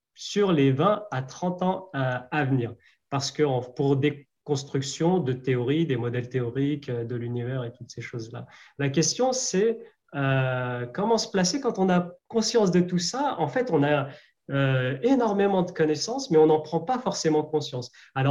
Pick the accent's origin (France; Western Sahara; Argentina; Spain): France; en tant que Français et Européens